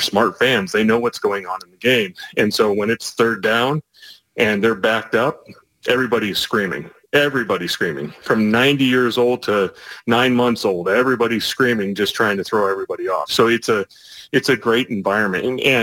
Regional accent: New York, United States; because, you know, I grew up in New York and then coming down here for college, I had roommates that were from Pittsburgh.

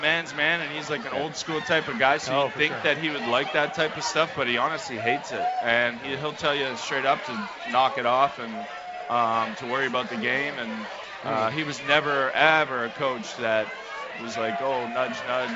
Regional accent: Toronto, Ontario, Canada; Obviously, I grew up in Toronto, so I saw those guys a lot.

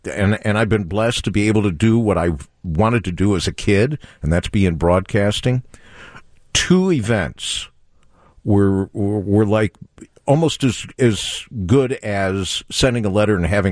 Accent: Chicago, Illinois, United States; I had told him I was from Chicago, and he gave me the photograph that you now have.

